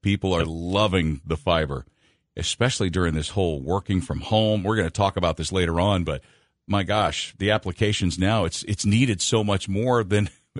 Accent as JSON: {"language": "English", "town": "Maquon", "region": "Illinois", "country": "United States", "tie": "born or raised there", "said": "So you're coming from – so I grew up in Maquon, and we always had Mid-Century."}